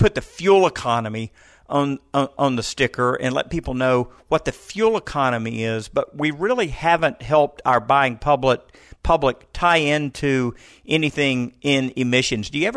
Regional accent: Atlanta, Georgia, United States; I'm an Atlanta native. I grew up in Clayton County, went to the University of Georgia.

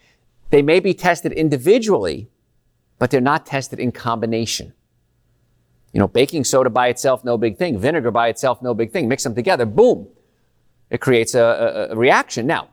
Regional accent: Louisiana, United States; But we grew up in Cancer Alley because the cancer rates are just outrageously high.

